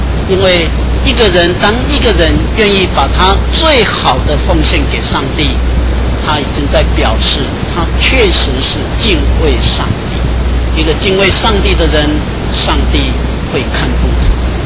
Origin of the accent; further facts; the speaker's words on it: Taiwan; 所以我们台湾人也是这样，长子是重要，长子不可以离开父母的家。